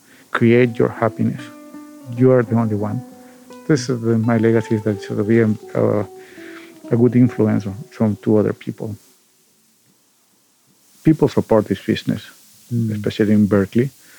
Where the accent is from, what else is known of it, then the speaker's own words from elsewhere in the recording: Peru; I'm originally from Peru. I worked here in the store, Paper Plus, for about 20 years.